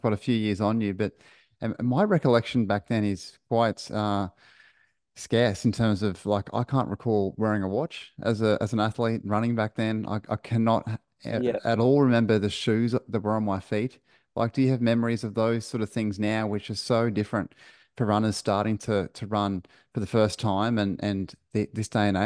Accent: Queensland, Australia; as a Queenslander and a runner

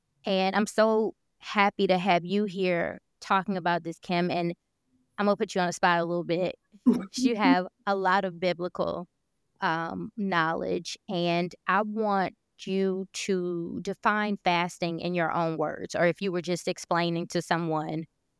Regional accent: Birmingham, Alabama, United States; We grew up together in Birmingham, Alabama

